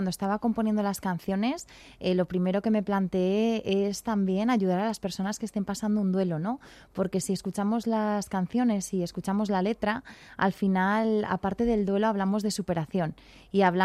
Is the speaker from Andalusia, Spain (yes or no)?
no; Valencia de Don Juan, Castile and León, Spain; deseando ya estrenarlo el 10 de agosto en mi pueblo natal, Valencia de Don Juan, en la provincia de León